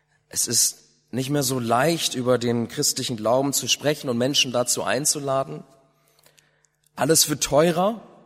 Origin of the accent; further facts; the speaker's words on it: Bremen, Germany; ich bin hier in Bremen aufgewachsen. Ich bin 38 Jahre alt